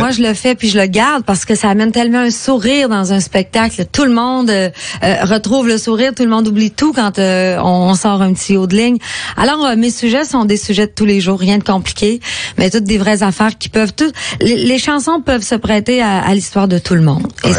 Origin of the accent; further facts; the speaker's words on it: Quebec, Canada; Moi, je suis du Saguenay-Lac-Saint-Jean, il y en a beaucoup, mais si tu te promènes en Gaspésie, en Abitibi, peu importe, la musique country, elle est très forte chez nous.